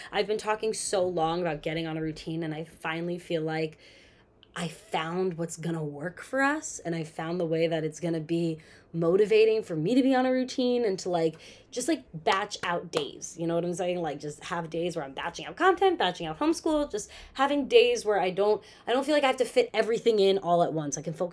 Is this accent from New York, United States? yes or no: yes; New York, United States; It's because I grew up in New York.